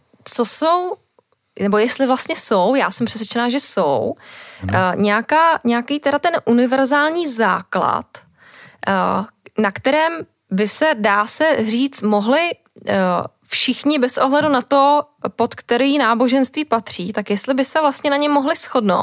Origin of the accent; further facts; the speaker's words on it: Příbram, Central Bohemian Region, Czechia; já jsem vyrůstala v Příbrami pod Svatou horou, bydla jsem vlastně pod ní, chodila jsem dokonce na gymnázium pod Svatou horou